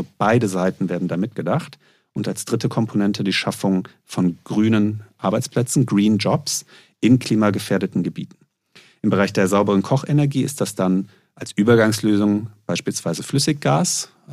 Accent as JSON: {"language": "German", "town": "Cologne", "region": "North Rhine-Westphalia", "country": "Germany", "tie": "born or raised there", "said": "bei mir ist es doch stark an meine Kindheit und auch an den Ort, also ich komme aus Köln, geknüpft."}